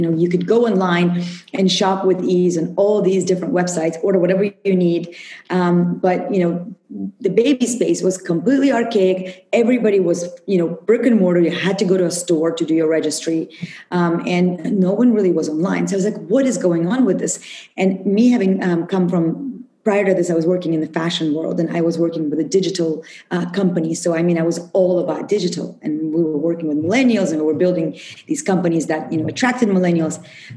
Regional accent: Russia; now in United States; growing up in Russia, you drink herbs, you drink tea every day.

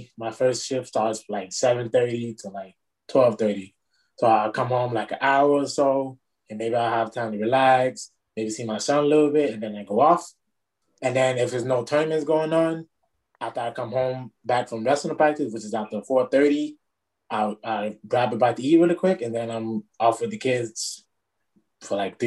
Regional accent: Miami, Florida, United States; I'm from Miami, Florida. 34 years old.

